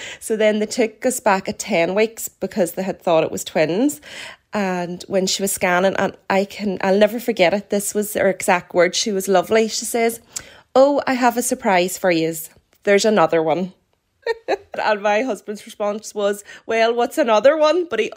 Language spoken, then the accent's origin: English; Armagh, Northern Ireland, United Kingdom; They are 10 months old and we're from Armagh direction.